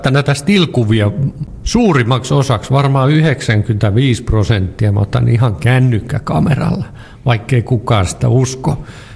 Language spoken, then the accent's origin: Finnish; Vaasa, Ostrobothnia, Finland; now in Björköby, Finland; olen ihan paljasjalkainen vaasalainen, että Hietalahden poikia. Ja nykyään asun kyllä Järpyyssä, että vähän on B-kirjainta siellä paikan nimessä.